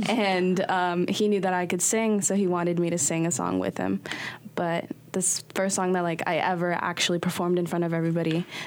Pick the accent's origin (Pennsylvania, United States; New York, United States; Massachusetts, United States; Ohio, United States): New York, United States; New York City; born there; So I was born in New York. So I was actually born, like, not on the street on Broadway, but a hospital in Broadway.